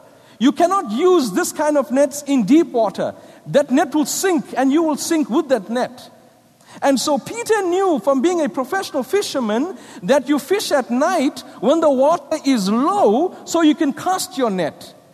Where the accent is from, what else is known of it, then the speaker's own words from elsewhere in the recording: South Africa; now in United States; born and brought up in South Africa